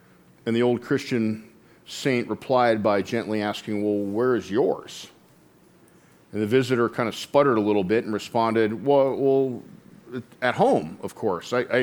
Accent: Colorado, United States; I was born and raised in America. I was born and raised in Colorado.

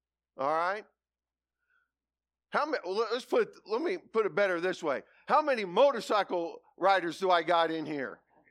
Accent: Kansas, United States; I'm from Kansas, so I like grass and the occasional tree, all right? And I like it flat. I'm sorry, I like flat country, okay?

